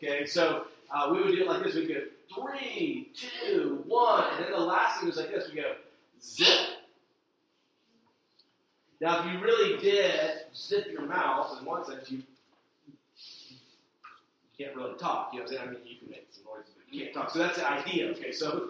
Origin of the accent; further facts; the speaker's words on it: South Carolina, United States; I grew up in South Carolina, and then my dad was a Taekwondo instructor.